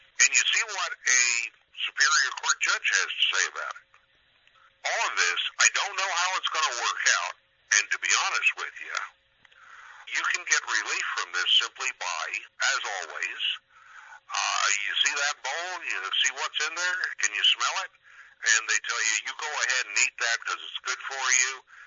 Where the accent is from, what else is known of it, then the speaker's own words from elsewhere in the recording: Tucson, Arizona, United States; I was advised of a hearing right here in my hometown of Tucson, Arizona.